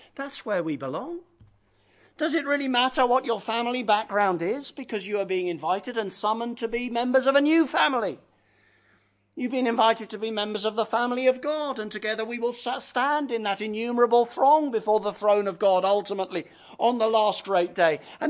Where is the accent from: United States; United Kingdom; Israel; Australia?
United Kingdom; England; if you're English, you're very excited about being English because of the football. And, well, have mercy on us. It's the first time we've had a chance to be excited for 55 years.